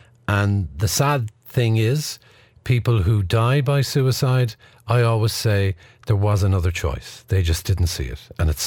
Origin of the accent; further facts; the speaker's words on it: Blackrock, Munster, Ireland; you and I both come from the same area. I'm from Blackrock. You were just from up the road. So it was literally a hometown gig.